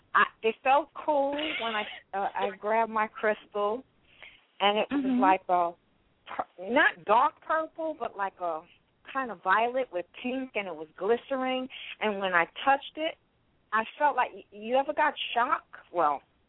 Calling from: New York, United States; I'm calling from New York.

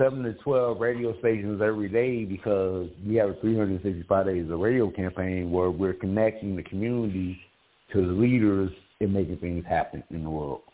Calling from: Mesa, Arizona, United States; CEO. I'm calling from Sunny Mesa, Arizona.

